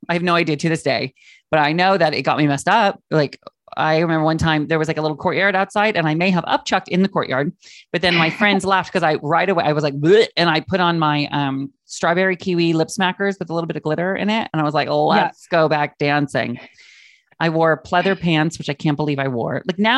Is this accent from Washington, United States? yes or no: yes; Washington, United States; cause I grew up in Washington State, right under British Columbia.